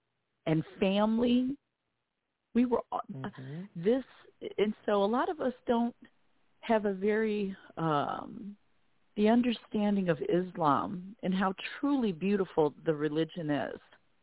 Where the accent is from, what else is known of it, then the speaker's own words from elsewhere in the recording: Illinois, United States; So I'm from Illinois. We flew out of Chicago, but I'm from Illinois.